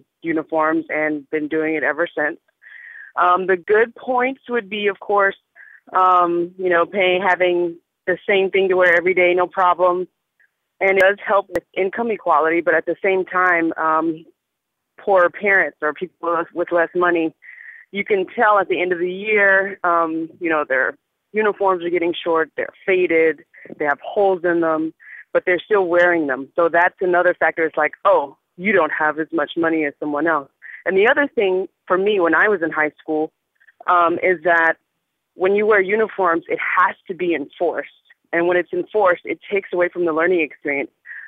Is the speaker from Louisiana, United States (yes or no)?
yes; Louisiana, United States; I am from Louisiana, East Baton Rouge Parish.